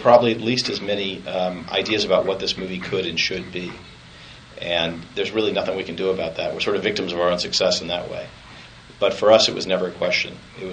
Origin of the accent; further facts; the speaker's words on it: Arizona, United States; It was extremely uncomfortable, and I'm from Arizona, so I have no tolerance for the cold.